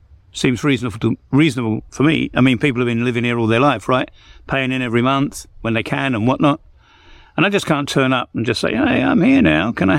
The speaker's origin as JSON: {"language": "English", "region": "England", "country": "United Kingdom", "said": "as an Englishman."}